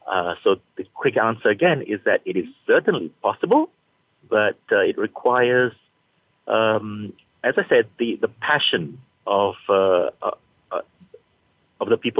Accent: Malaysia; I'm from Malaysia

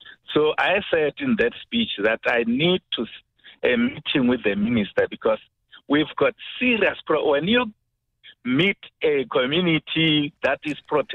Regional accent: Mutatem, Limpopo, South Africa; Look, it's not long that I was in that area. I'm from Mutatem, you know. Mutatem is 5 minutes drive to Tafelkop.

